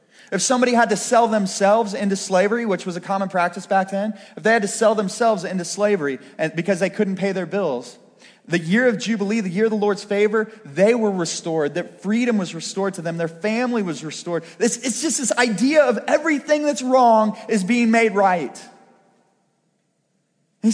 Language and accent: English; Brashear, United States; This is not a passage saying that I shouldn't go back to Brashear to be a youth pastor, because that's my hometown.